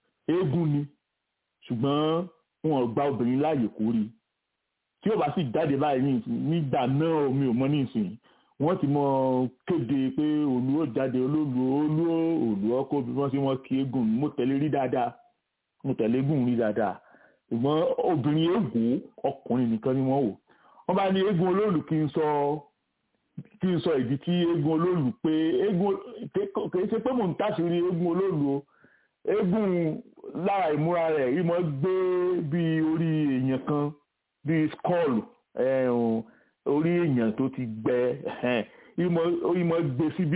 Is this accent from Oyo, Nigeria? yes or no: yes; Ibadan, Oyo, Nigeria; omo Ibadan ni mi